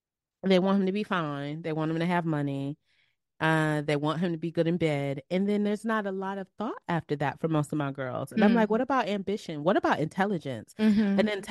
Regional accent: United States; because I'm Black American, and I have lived with these tribal agreements

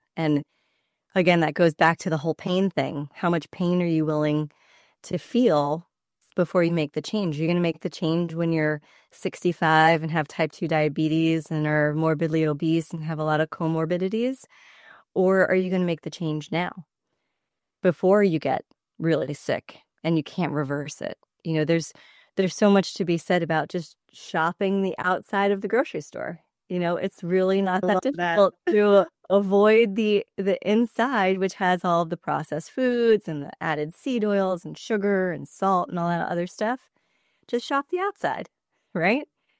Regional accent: New York City, New York, United States; I grew up in New York City, so if I'm saying this, then it's got to be true for everybody else

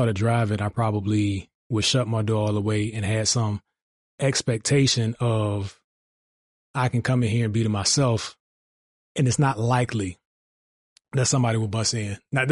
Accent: Jamaica; My wife don't believe I'm Jamaican.

